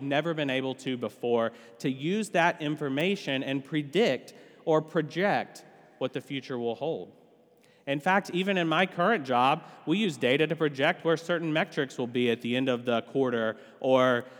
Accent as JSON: {"language": "English", "region": "Texas", "country": "United States", "tie": "born or raised there", "moved": "as an adult", "lives_now": "Tampa, United States", "said": "Robin and I were born in Texas. We were raised in Texas. We went to college in Texas. And most of our family still lives in Texas."}